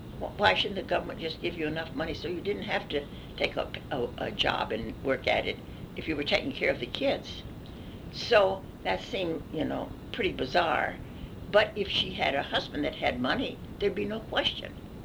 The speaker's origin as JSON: {"language": "English", "region": "the South", "country": "United States", "tie": "born or raised there", "said": "certainly in my growing up in the South, we were never to be nasty to black people."}